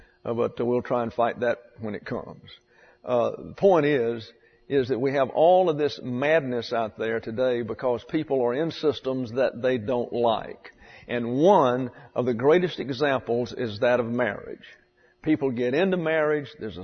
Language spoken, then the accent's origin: English; the South, United States; I can tell you that I was raised in the South, and there's a lot of criticism that is directed toward the South, and especially to Alabama